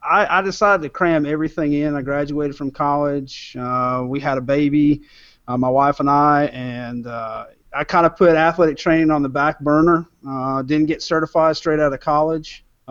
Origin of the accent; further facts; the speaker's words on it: Arizona, United States; But growing up in Arizona, it was a pretty big high school.